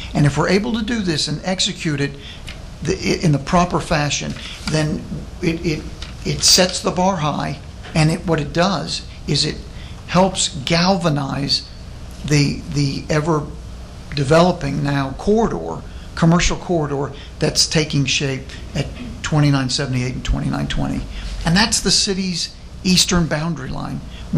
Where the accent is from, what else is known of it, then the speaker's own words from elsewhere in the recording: Texas, United States; born there; I was born in Texas. I don't know where else anyone would want to consider retiring.